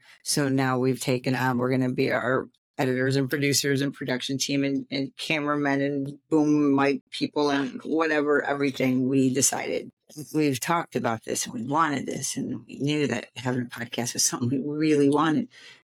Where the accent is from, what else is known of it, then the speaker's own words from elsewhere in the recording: Jackson, United States; That is also my hometown. I was born and raised in Jackson.